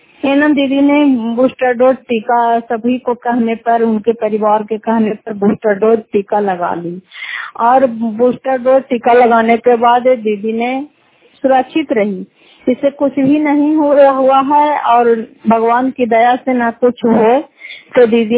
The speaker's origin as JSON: {"language": "Hindi", "town": "Fatehpur", "region": "Bihar", "country": "India", "said": "घर फतेहपुर, पंचायत मकरौता, जिला नालंदा, क्रासकरा ब्लॉक के निवासी हूँ।"}